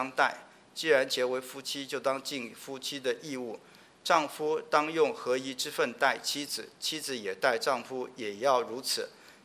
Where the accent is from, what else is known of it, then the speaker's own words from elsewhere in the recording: Taiwan; 像我从台湾来的